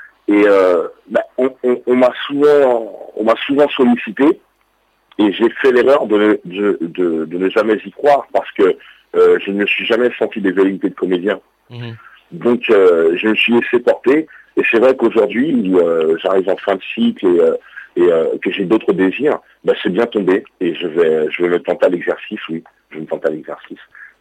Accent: Paris, Île-de-France, France; also born or lived in Mali; je suis né au Mali, je suis arrivé ici très très jeune, j'ai grandi à Paris.

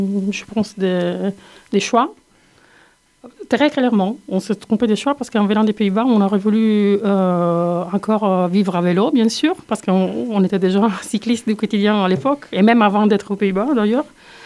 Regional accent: Lombardy, Italy; French is a second language; moved away; also born or lived in Southern Italy / Netherlands / Nice / Spain; je suis née au sud d'Italie. J'ai bougé près de Milan quand j'avais 10 ans. Et après, c'est vraiment une vie de... J'ai quitté l'Italie il y a 20 ans.

